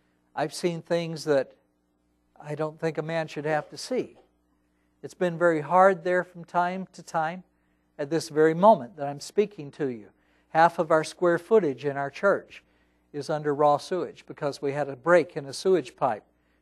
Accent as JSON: {"language": "English", "region": "Texas", "country": "United States", "tie": "born or raised there", "said": "I'm trying to learn Hebrew, and I was born and raised in Texas. I never really learned English."}